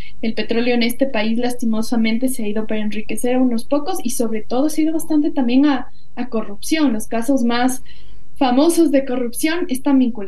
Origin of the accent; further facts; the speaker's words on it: Ecuador; estamos en la peor crisis de nuestra historia como ecuatorianos